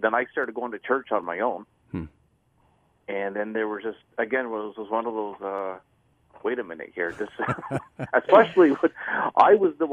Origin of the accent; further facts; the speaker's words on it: Brantford, Ontario, Canada; now in Owen Sound, Canada; To where I left my hometown of Brantford, ended up in Owen Sound after a two-week stay in Hamilton.